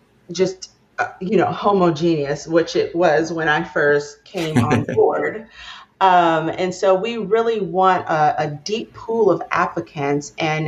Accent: Detroit, Michigan, United States; So, for instance, I grew up in Detroit

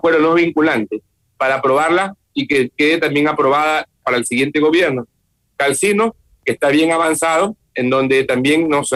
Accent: Ecuador; en nuestra raza, que somos ecuatorianos

